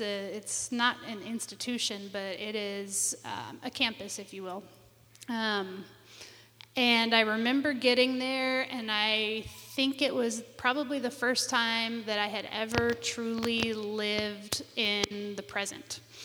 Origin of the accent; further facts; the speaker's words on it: Georgia, United States; I'm from Georgia, and I graduated from college in 2011 with a degree in economics.